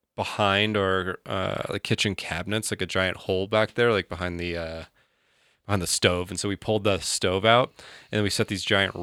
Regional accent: Atlanta, Georgia, United States; Yeah, I grew up in Atlanta. I had squirrel infestations in my attic.

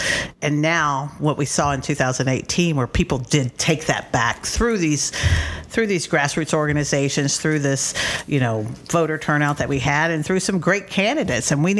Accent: Dallas, Texas, United States; because I grew up half in East Dallas, but also in rural Texas.

